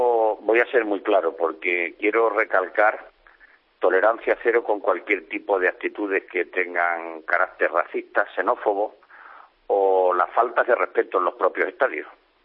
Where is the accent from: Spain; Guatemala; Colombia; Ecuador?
Spain; me duele mucho como español, me duele mucho como aficionado al fútbol